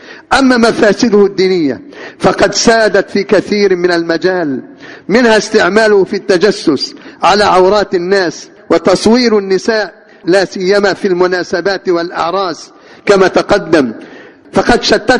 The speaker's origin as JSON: {"language": "Arabic", "country": "Egypt", "said": "والله عندنا في مصر هنا"}